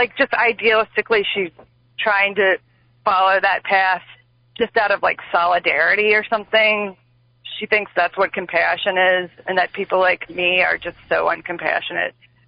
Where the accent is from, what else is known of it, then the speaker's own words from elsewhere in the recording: Kentucky, United States; I'm sitting in my car. I'm from Kentucky, but I'm driving in Ohio